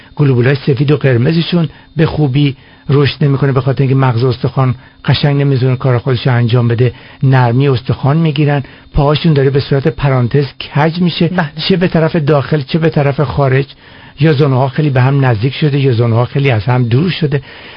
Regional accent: Iran; moved away; از وقتی که ما از ایران اومدیم آمریکا یا اومدیم اروپا

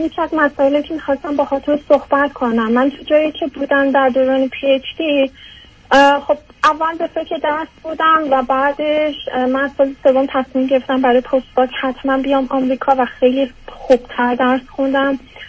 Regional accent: Iran; moved away as an adult; من 35 سالم هست، ژانویه 2009 از ایران برای ادامه تحصیل اومدم بیرون، به در واقع میشه گفت به درخواست و اصرار پدر مادرم. از یه خانواده 5 نفرم، 2 برادر دارم، من بچه وسط هم،

